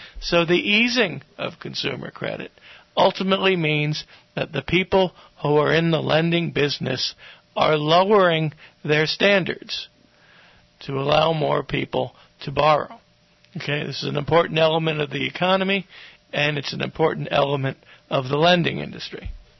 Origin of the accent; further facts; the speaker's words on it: New York, United States; I'm from New York, but there was a guy called Crazy Eddie